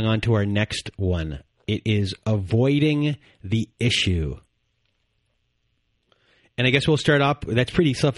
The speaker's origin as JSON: {"language": "English", "country": "Canada", "said": "I'm from Canada."}